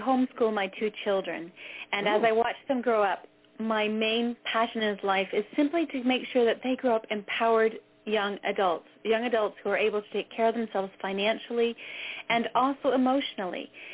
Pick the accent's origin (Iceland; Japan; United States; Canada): Canada; also born or lived in Netherlands / New Zealand; I am from Canada, but my accent is a bit mixed up because I've lived in Holland and New Zealand as well.